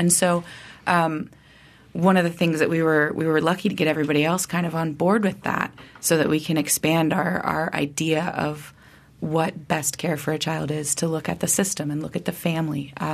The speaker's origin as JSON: {"language": "English", "town": "Tallahassee", "region": "Florida", "country": "United States", "said": "You know, I am from Tallahassee, and so I would go and drive by."}